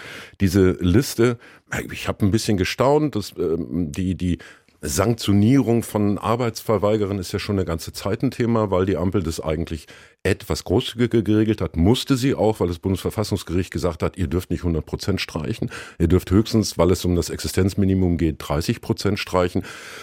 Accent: Dortmund, North Rhine-Westphalia, Germany; Nee, müsste ja bei mir als Dortmunder auch dann Pilz sein.

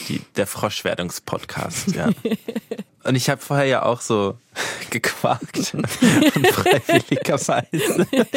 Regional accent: Switzerland; Aber also bei uns in der Schweiz gab es auch schon wieder so einen Vorstoß der Rechten.

